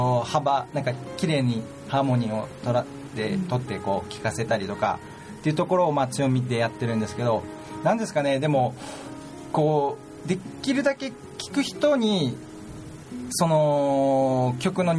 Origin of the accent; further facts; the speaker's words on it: Takanabe, Miyazaki, Japan; 宮崎の高鍋町っていう県内で一番ちっちゃな町ですね。